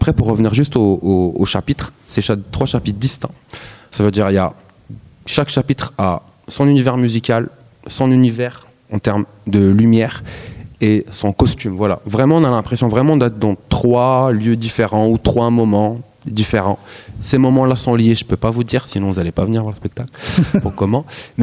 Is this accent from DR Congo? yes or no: no; Algiers, Algiers Province, Algeria; born there; Moi, je suis né à Alger. Et en fait, j'ai passé une petite partie de mon enfance lors de la guerre civile en Algérie 89. De 99.